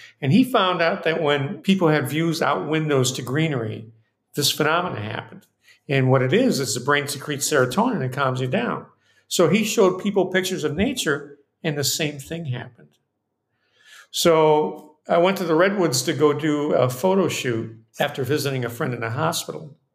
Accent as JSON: {"language": "English", "country": "Cuba", "tie": "born or raised there", "said": "I grew up in Cuba. My grandfather was a renowned muralist that worked with the Cuban Railroad."}